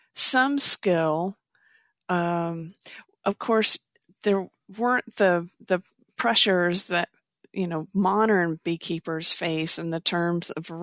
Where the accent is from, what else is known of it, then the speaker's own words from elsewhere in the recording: Kentucky, United States; born there; here in Eastern Kentucky, I was born in Harlan County